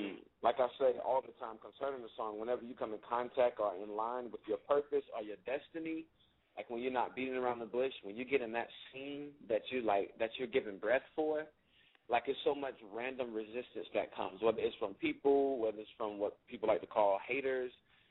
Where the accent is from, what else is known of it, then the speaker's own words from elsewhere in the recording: Savannah, Georgia, United States; I'm from Savannah, Georgia.